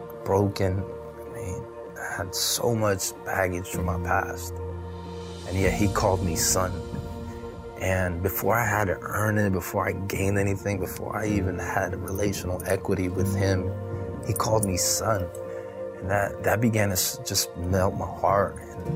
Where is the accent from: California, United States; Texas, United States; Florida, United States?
Florida, United States; Miami; moved away as an adult; I had to leave Miami. I had to leave my hometown. And I moved to Central Florida.